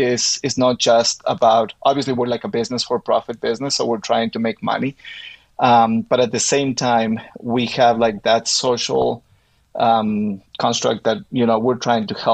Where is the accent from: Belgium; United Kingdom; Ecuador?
Ecuador; moved away as an adult; now in United States; I'm originally from Ecuador. I've been here in the States for about like 17 years, I think. I came to study at BYU, met my wife at BYU. She's from Utah, so we just stayed here.